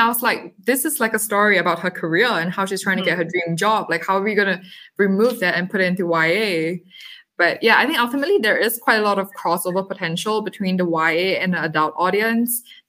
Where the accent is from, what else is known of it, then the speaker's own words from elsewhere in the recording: Singapore; moved away as an adult; now in United States; So I was born in Singapore. I grew up in Singapore and I came to California in 2017 to attend Stanford University. And I've been here ever since.